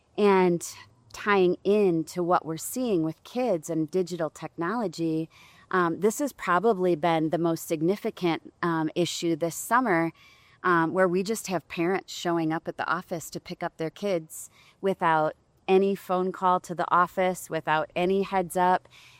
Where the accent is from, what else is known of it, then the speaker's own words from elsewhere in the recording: Rockford, Illinois, United States; now in California, United States; born and raised in Rockford, Illinois.